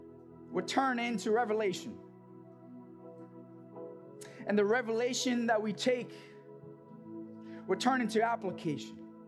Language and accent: English; South Korea; Before we begin, I grew up in Korea